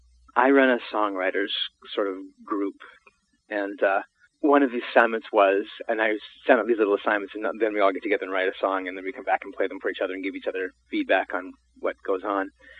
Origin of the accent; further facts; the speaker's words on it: Montana, United States; and I grew up in Montana with, you know, then I remember walking to school with literally snowdrifts higher than my head.